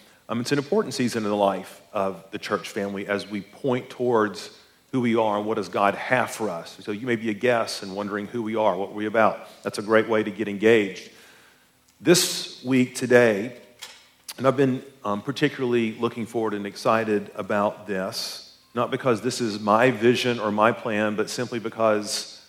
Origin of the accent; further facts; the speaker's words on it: Chattanooga, Tennessee, United States; And I'm from Chattanooga, and there's a lot of lakes and rivers in Chattanooga, and there's the Chickamauga Dam